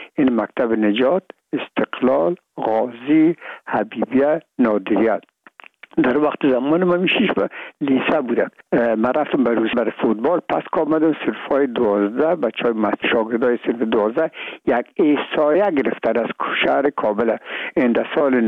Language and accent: Persian; Afghanistan; میگم ما افغان هستیم